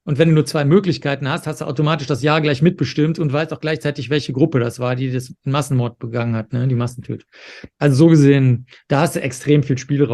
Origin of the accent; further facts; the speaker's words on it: Cologne, North Rhine-Westphalia, Germany; ich bin ja aufgewachsen in Köln, wo die Privatsender entstanden sind